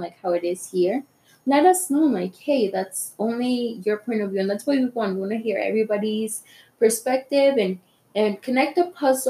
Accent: Colorado, United States; We are two women from Colorado who are radical, amazing.

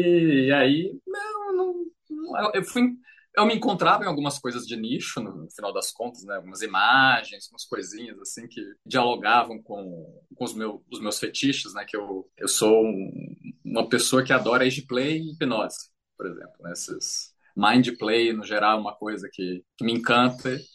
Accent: Brasília, Federal District, Brazil; E eu sou de Brasília, 39 anos.

